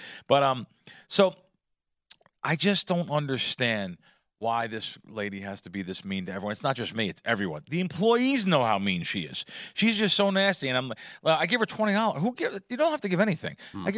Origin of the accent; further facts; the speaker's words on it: New York, United States; I'm sorry, and I'm a New Yorker.